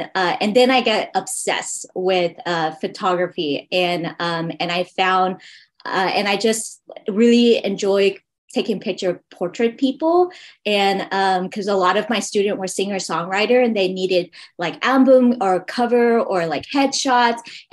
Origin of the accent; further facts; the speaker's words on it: Waco, Texas, United States; now in Houston, United States; I was from Waco, Texas. It's about 3.5 hours from here, but it's a very small town.